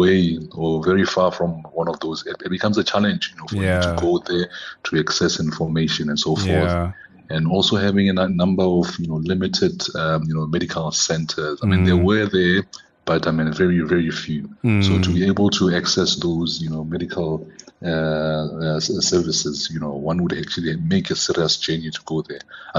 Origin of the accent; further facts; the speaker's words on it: Katlehong, Gauteng, South Africa; You know that area, yeah. That's where I was born. That was where I was actually brought up.